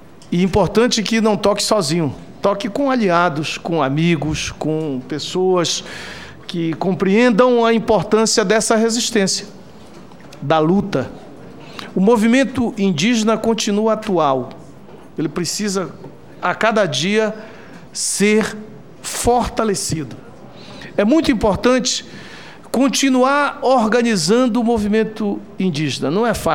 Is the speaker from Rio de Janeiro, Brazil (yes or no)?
no; Amazonas, Brazil; do meu estado, o Amazonas. Sou do Amazonas